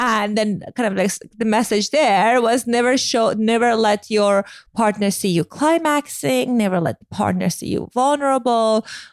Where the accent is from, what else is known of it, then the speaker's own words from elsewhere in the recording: Iran; I grew up in Iran, as many of you guys heard me talking about it in the past. I was born right after Iranian Revolution, in the midst of Iran-Iraq War.